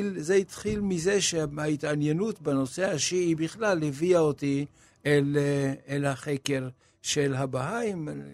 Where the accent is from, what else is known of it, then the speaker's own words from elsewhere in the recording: Haifa, Haifa District, Israel; born there; אני נולדתי בחיפה. ונולדתי לא רחוק מן הגנים הבהאים.